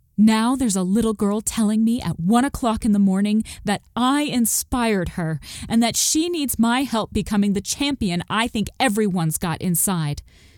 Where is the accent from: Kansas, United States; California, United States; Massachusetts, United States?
Kansas, United States; Sawyer; Yes, I grew up in St. John's, but for my money, I'd say the majority of my childhood was spent in Sawyer, Kansas.